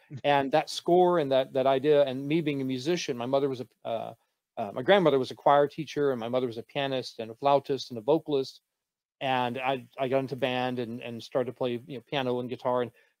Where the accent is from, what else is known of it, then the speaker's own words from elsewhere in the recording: Texas, United States; No, actually, I'm from Texas, y'all. Howdy, everybody.